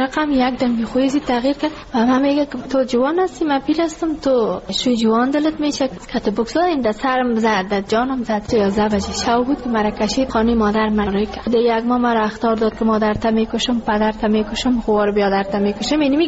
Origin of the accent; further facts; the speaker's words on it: Ghazni, Afghanistan; now in Kabul, Afghanistan; ما کابل آمدیم، از غزنی هستیم.